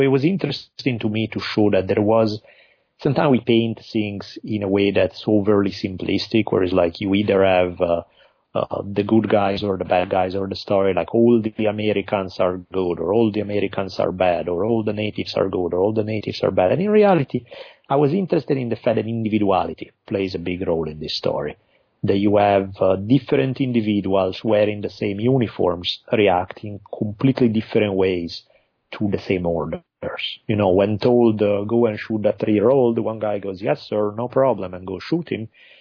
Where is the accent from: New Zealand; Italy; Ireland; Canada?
Italy; English is a second language; now in United States; I grew up in Italy, moved to the U.S. by now a long time ago, even though my accent just never goes away.